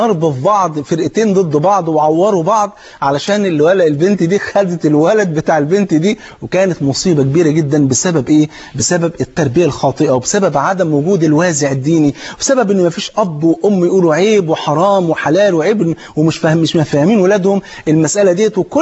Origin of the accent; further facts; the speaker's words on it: Egypt; وانت عارف الفول عندنا في مصر فرض عين